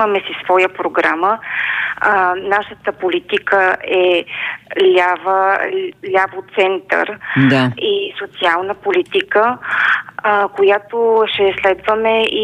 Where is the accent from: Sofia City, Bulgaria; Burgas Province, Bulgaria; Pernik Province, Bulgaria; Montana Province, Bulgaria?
Montana Province, Bulgaria; Montana; тук аз съм представител на Северо-Западния район. Така? Тук съм родена в Монтана, живяла съм и живея в Монтана.